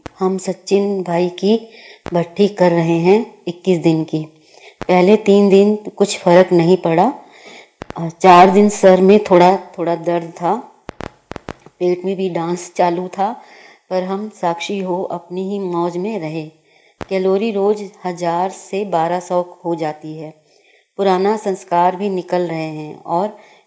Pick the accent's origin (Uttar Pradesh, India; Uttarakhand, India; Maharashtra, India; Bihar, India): Uttar Pradesh, India; Lucknow; हम लखनऊ से हैं, वेट 91 है, एज 50 है